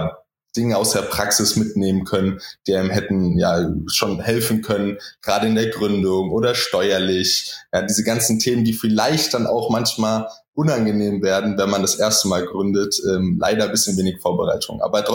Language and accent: German; Darmstadt, Hesse, Germany; now in Frankfurt, Germany; ich bin based in Frankfurt, bin ursprünglich aber in Darmstadt geboren. Das ist nicht so weit von Frankfurt entfernt. Dort dann auch zur Schule gegangen und dann zum Studium nach Frankfurt gezogen. Hab dann hier Wirtschaftswissenschaften studiert an der Goethe-Universität